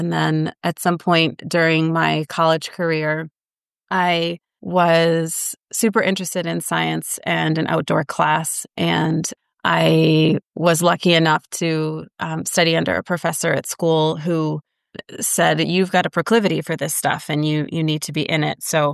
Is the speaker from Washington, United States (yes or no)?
no; Texas, United States; I grew up in Texas, super nature kid